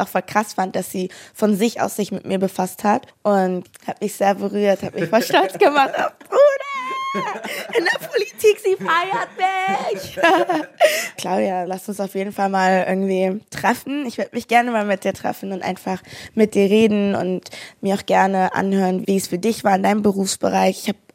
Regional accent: Hamburg, Germany; born there; Und mein Opa kommt aber aus England. So, it's a whole circle. Aber ich bin dann geboren in Hamburg, so.

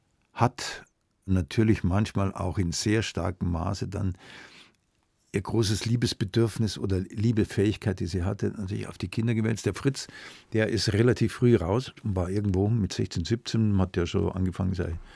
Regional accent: Munich, Bavaria, Germany; Und dann war die Entbindung halt kürzeste Weg nach Augsburg. Ja. Fühle mich aber, ohne dass die Augsburger das missverstehen, um Gottes Willen, schon als Münchner

